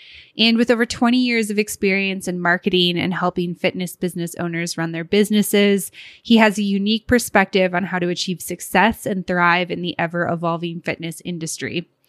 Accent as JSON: {"language": "English", "country": "Canada", "lives_now": "Mexico", "said": "I'm Canadian, but I live in Mexico."}